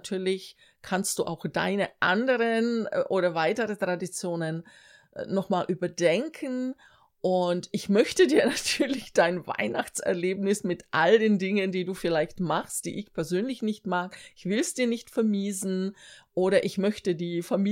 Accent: Czechia; German is a second language; Als Tschechin finde ich das natürlich ganz niedlich

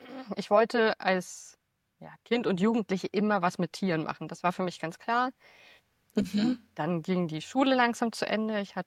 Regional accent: Rhineland-Palatinate, Germany; born there; now in Hamburg, Germany; ich lebe im wunderschönen Hamburg. Gebürtig komme ich aus Rheinland-Pfalz.

